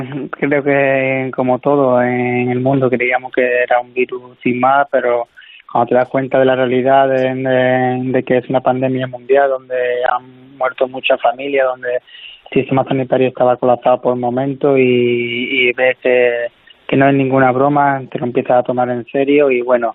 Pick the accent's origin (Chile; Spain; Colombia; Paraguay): Spain; moved away; No, aquí la medida no ha sido tan severa como en España. He tenido contacto con gente de mi pueblo, que han estado hasta el ejército ahí en la calle para que no pudieran salir.